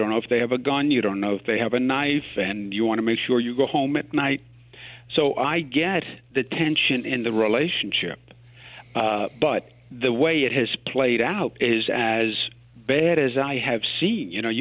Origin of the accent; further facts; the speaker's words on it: Queens, New York, United States; But I'm a native New Yorker. I grew up in Queens.